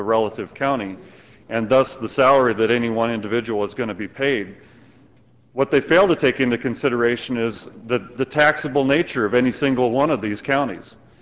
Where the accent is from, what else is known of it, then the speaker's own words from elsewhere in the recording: Canton, United States; I grew up in Canton. Canton's a wonderful town